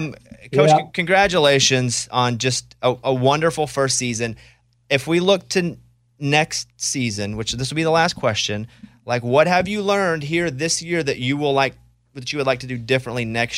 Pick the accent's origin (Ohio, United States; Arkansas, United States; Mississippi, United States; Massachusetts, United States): Arkansas, United States; Mountain Pine; From Central Arkansas. It's a town of about 700 called Mountain Pine and Little Rock. Lived there.